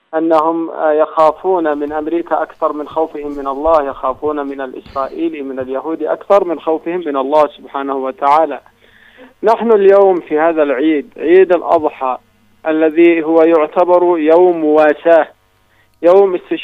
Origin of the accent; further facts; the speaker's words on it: Yemen; لكننا نحن كيمنيين بفضل الله سبحانه وتعالى